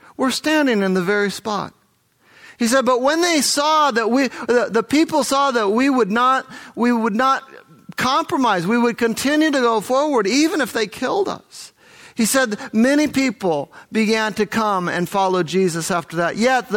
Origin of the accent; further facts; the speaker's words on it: Idaho, United States; Now, I'm from Idaho. I know what the wolves do to the lambs. It's actually a real thing, because we also have lambs in Idaho.